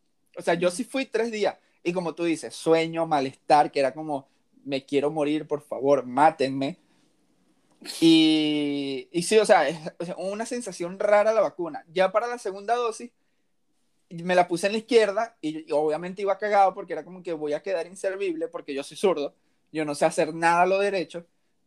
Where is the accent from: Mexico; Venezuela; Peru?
Venezuela; moved away; Tengo tatuado la fecha en la que yo salí de Venezuela en mi brazo.